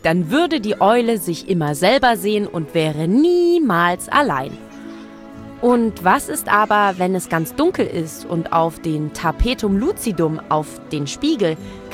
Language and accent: German; Leipzig, Saxony, Germany; meine Heimatstadt Leipzig